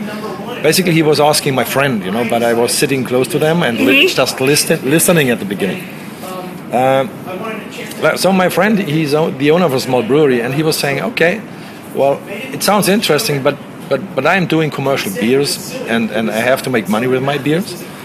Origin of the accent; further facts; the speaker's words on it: Bavaria, Germany; English is a second language; Whereas I have to say, in Germany, if somebody approaches you in Germany, and I'm from Bavaria